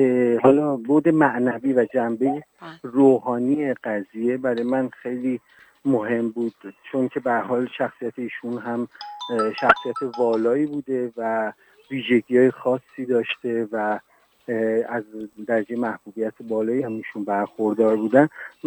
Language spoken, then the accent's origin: Persian; Hamadan, Iran; به حال من چون همدانی هستم و از ابتدا یعنی از دوران کودکی با اسم ایشون آشنا بودم